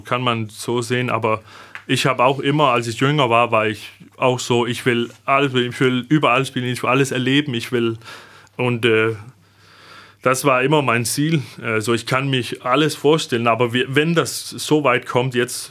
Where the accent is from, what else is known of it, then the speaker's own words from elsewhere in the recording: Denmark; German is a second language; now in Flensburg, Germany; Also das ist der beste Stelle, wo mit als Däne, mit Familie, das kann ich mir nicht besser vorstellen, in Deutschland zumindest.